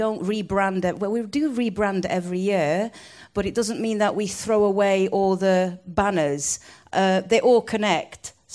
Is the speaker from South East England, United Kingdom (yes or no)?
no; Manchester, North West England, United Kingdom; Well, I am a Mancunian, but I was born in...